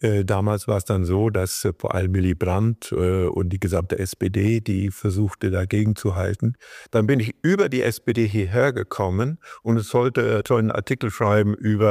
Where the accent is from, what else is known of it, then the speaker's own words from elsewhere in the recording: Southern Germany, Germany; moved away as an adult; Ich bin in Süddeutschland groß geworden bei meinen Eltern. Und als ich dann Abitur hatte, bin ich sofort abgehauen nach Norden und habe da in Hannover studiert